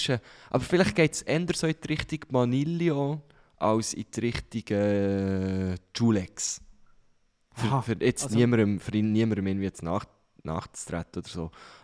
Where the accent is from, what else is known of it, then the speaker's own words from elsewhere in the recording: Thun, Bern, Switzerland; In meine Heimatstadt, nach Thun